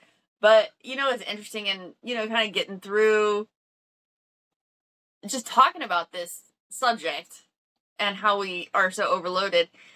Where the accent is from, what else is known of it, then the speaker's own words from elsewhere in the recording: Missouri, United States; No, granted, we grew up in Missouri, okay?